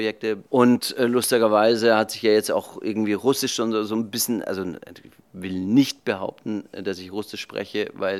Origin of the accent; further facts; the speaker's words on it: Germany; first language French; ich bin Franzose, meine Mutter war Französin, mein Vater Deutsch. Ich bin auf der französischen Schule in Deutschland groß geworden und habe dort Englischunterricht gehabt. Also habe ich auch natürlich gleich Englisch gelernt und eben auch Spanisch.